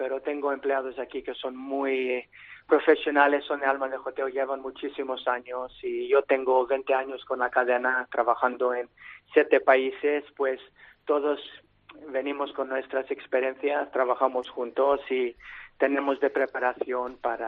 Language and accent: Spanish; Sydney, New South Wales, Australia; Spanish is a second language; yo soy australiano y esta cosa para mí es muy personal porque mis orígenes son griegas, pero nací en Sydney y, como he dicho antes, he viajado a muchos lugares en el mundo.